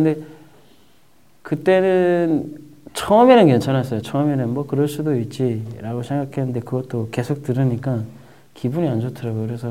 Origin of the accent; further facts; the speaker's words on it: North Korea; now in South Korea; 근데 북한에서 온 친구는 저 혼자인 거예요.